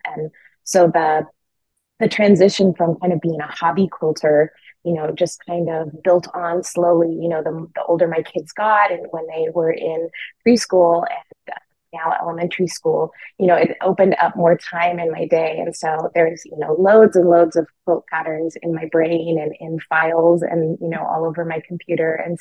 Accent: California, United States; I am a fabric and textile designer, and I write quilting books too. We are from Northern California, a little bit east of Sacramento.

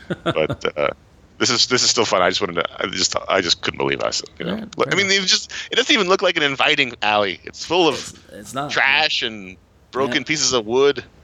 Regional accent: New York City, New York, United States; I grew up in New York City. You didn't go down dark alleys.

